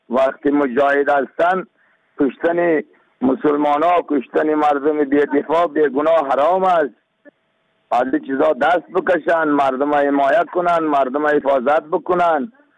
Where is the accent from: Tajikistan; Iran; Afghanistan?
Afghanistan; ما شما افغان هستیم